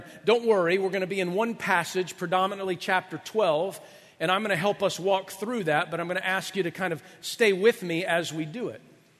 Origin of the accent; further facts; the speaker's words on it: Atlanta, Georgia, United States; I didn't live in the woods with just a banjo. It was, I lived in the Atlanta area, but growing up